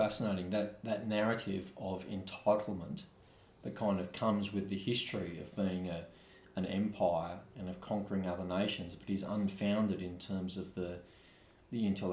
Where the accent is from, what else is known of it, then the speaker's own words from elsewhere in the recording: Leeds, Yorkshire and the Humber, United Kingdom; born there; I was born in Leeds. It's St. Jimmy's Hospital, Leeds in England.